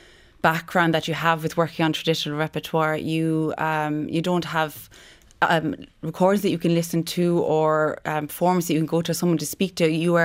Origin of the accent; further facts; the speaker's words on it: Ireland; it's the culture we have as Irish people and the thinking that we have